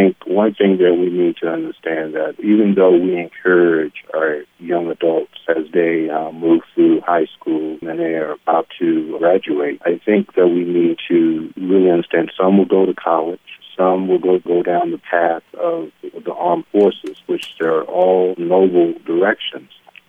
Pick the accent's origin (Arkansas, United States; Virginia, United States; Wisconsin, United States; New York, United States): Virginia, United States; Roanoke; I grew up in Roanoke. Went to William Fleming High School, graduated from high school.